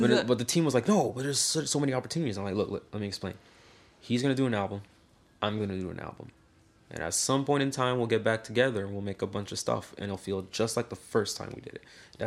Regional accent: Quebec, Canada; it's Quebecois here, bro, we drink, you know

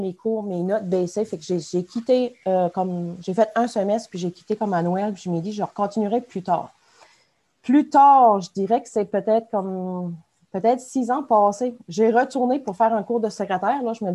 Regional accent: Caraquet, New Brunswick, Canada; now in Bertrand, Canada; j'ai 47 ans. Moi, j'habite de la péninsule acadienne. Je viens de Caraquet, mais j'habite présentement à Bertrand.

